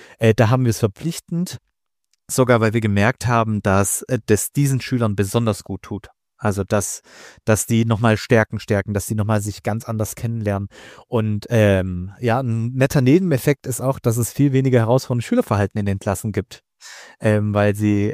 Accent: Afghanistan; German is a second language; now in Germany; Wir sind ja als geflüchtete Menschen aus Afghanistan hergekommen und sind mit anderen zusammen geflohen, die es einfach nicht geschafft haben hierher.

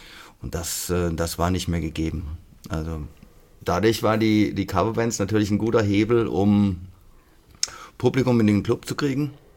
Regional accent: Freiburg, Baden-Württemberg, Germany; born there; Ja. Also ich bin in Freiburg im Breisgau geboren, 200 Meter vom Dreisamstadion weg.

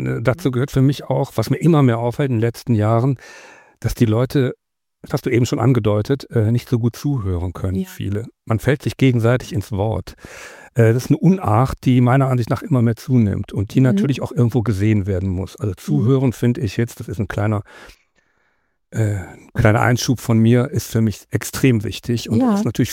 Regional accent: Rhineland, Germany; Ich bin auch Rheinländer und der Rheinländer, der spricht schon mal schneller als der Baden-Württemberger vielleicht.

